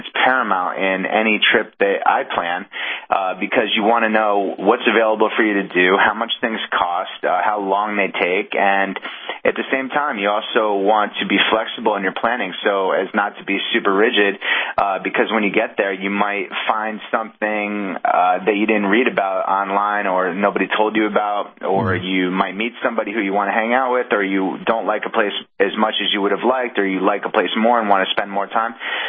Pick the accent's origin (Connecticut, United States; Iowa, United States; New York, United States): Connecticut, United States; So, I grew up going to the beach every summer. I'm from Connecticut, and I grew up going down the Jersey Shore.